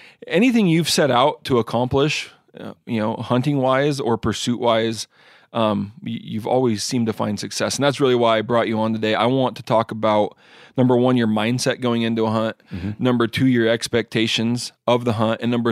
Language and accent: English; Washington, United States; This guy, you know, came from my home state of Washington.